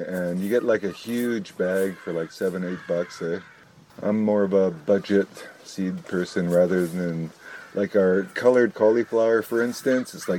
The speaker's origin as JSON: {"language": "English", "town": "Kitimat", "region": "British Columbia", "country": "Canada", "tie": "born or raised there", "also_born_or_lived": "Hazelton", "said": "I was born in Hazleton. I moved to Kitimat with my parents when we were less than a year old. I lived there most of my life, worked at the smelter there for 28 years"}